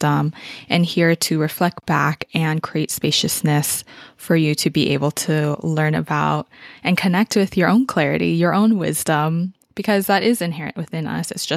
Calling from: California, United States; I am calling in from Tamian land, also known as the South Bay Area in California.

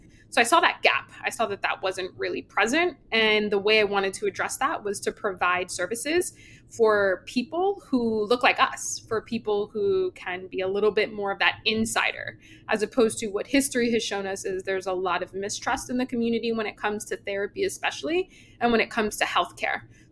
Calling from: New Jersey, United States; I come to you from New Jersey.

